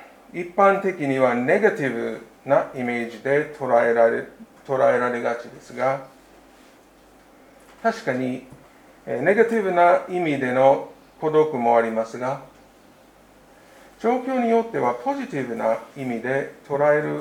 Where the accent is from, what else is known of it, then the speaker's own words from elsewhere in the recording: United States; Japanese is a second language; さて、私の故郷はアメリカですが、そのアメリカの南部に暮らしている素朴な人たちの間で